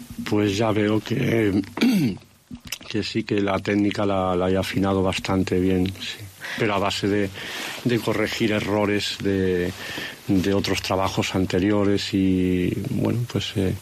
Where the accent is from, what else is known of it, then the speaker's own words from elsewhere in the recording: Lugo, Galicia, Spain; nací y viví en Lugo durante los primeros 40 años de mi vida. Allí los inviernos son largos, realmente largos, muy lluviosos, es un frío húmedo